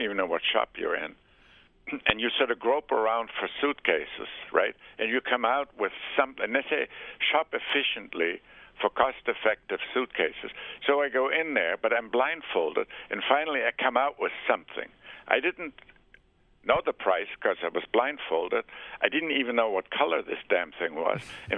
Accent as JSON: {"language": "English", "country": "United States", "said": "the Germans will pay less than half what we Americans pay."}